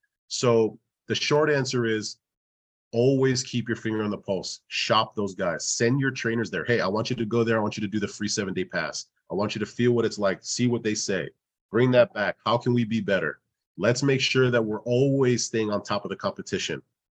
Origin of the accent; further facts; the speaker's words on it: Hawaii, United States; You know, growing up in Hawaii, that's kind of the mindset for everybody.